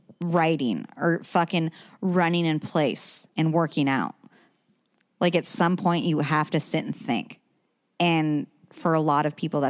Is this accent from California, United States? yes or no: yes; California, United States; In both of us, growing up in California, I'm sure Wendy's on the same boat.